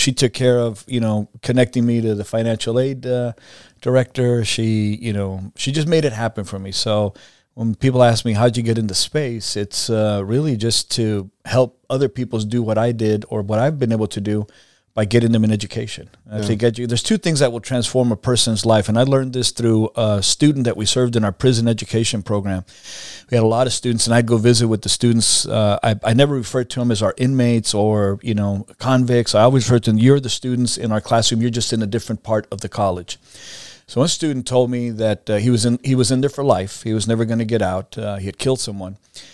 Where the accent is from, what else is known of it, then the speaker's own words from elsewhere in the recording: Tierra Blanca, Texas, United States; I grew up in the Valley, a small little community called La Jolla. And not even in La Jolla. I grew up in a little offshoot called Tierra Blanca. So no stores, no streets, no services.